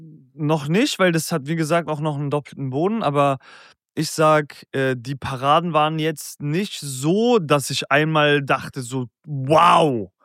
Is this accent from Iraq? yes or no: yes; Kurdistan Region, Iraq; Ich komme ja aus dem Norden Iraks, aus dem kurdischen Teil dort.